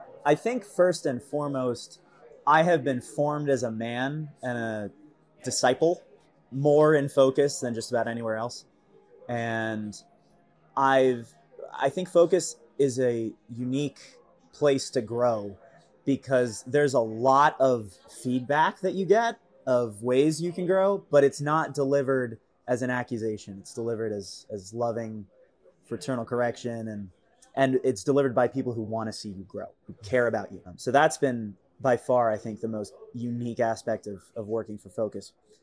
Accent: New York City, New York, United States; I think I was especially prepared for it growing up in New York City, riding the subways from my childhood.

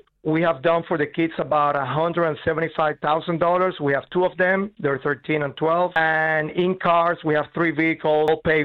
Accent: Colombia; moved away as an adult; now in United States; But I came from Colombia when I was 19 years old.

